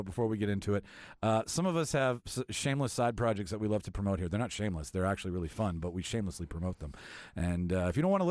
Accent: Winnipeg, Manitoba, Canada; hey, listen, I'm from Winnipeg. You should send me back to the Yuck Yucks in Winnipeg

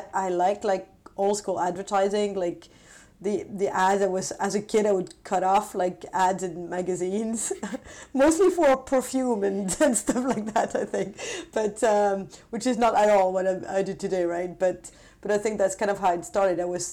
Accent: France; English is a second language; moved away as an adult; now in Sweden; I volunteered to come back to Europe, as I'm originally from France, so it was a bit closer.

